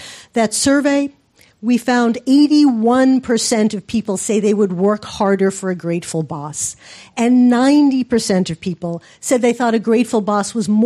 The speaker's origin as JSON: {"language": "English", "region": "New York", "country": "United States", "said": "by the way, I'm from New York, I am neither soft nor sappy"}